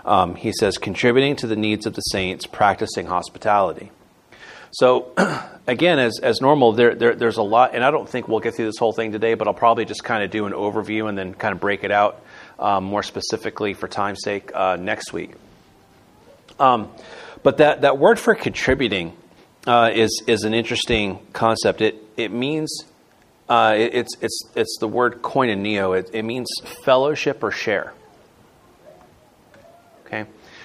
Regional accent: Florida, United States; So I grew up in Florida on the rough streets of Disney World.

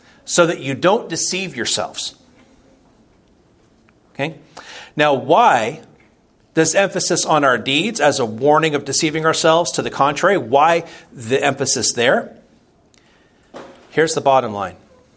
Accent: Florida, United States; I grew up in Florida. I lived there for a long time.

